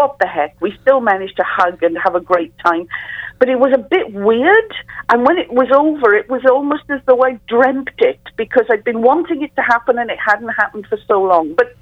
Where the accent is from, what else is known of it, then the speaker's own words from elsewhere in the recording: Wales, United Kingdom; But I was in Wales. My family is still in Wales. I'm from Wales. My husband's from Wales. His family's still in Wales.